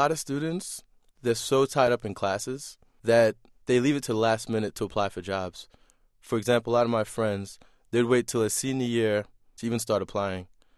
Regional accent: Queens, New York, United States; also born or lived in Manchester, England; Well, I was born in Manchester, England. I came over in 1986. In Queens, I grew up around, I'd say, the middle-income neighborhood, black and Spanish neighborhood.

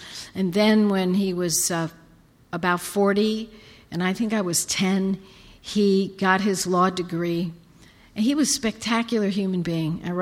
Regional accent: Brooklyn, New York, United States; I'm an ordinary kid. I grew up in Brooklyn.

